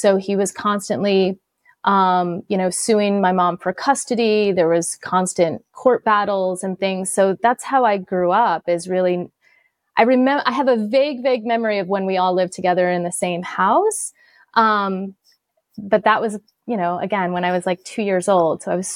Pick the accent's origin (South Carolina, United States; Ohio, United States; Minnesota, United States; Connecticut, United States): Connecticut, United States; I'm originally from Connecticut.